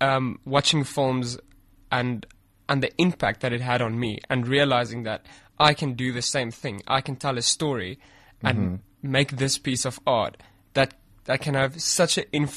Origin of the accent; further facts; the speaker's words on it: Western Cape, South Africa; also born or lived in Pretoria; Well, I was born in Pretoria, and yeah. Shortly afterwards I moved down to the Cape, where I basically grew up till about 5-6 years old.